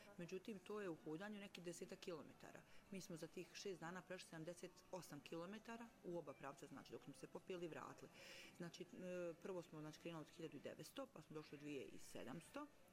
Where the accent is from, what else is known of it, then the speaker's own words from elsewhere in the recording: Bijeljina, Republika Srpska, Bosnia & Herzegovina; Ja sam bila jedina iz Bjedinje, znači uopšte sa ove naše regije.